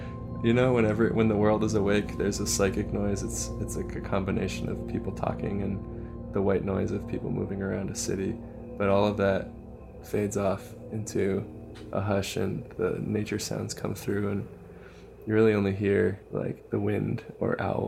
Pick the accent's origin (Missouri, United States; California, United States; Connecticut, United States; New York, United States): California, United States; I grew up in the Bay Area of California. I'm a designer slash artist, and I'm 25.